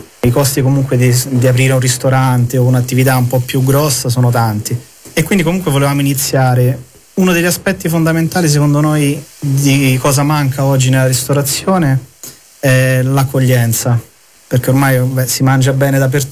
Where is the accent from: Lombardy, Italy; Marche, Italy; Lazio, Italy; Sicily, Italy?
Lazio, Italy; Rome; born there; also born or lived in Brazil; Sono nato a Roma. Però, insomma, mia madre è brasiliana. E quindi ho vissuto tra Italia e Brasile, insomma, parecchi anni.